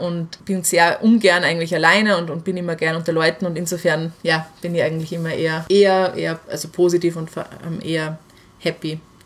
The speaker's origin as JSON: {"language": "German", "region": "Salzburg", "country": "Austria", "tie": "born or raised there", "said": "dass ich bin in Salzburg halt aufgewachsen"}